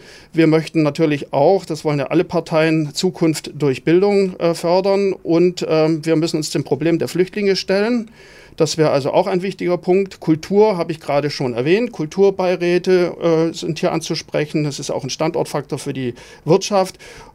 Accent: Rostock, Mecklenburg-Vorpommern, Germany; Ja, ich bin ja Rostocker

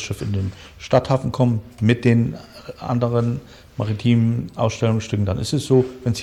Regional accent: Rostock, Mecklenburg-Vorpommern, Germany; Also wir sind alle Rostocker.

